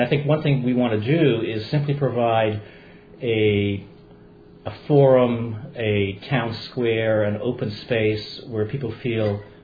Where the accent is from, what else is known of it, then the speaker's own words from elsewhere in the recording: Belgium; now in Canada; I myself am the son of people who are refugees from Poland after the Second World War, and I moved from Belgium to Canada.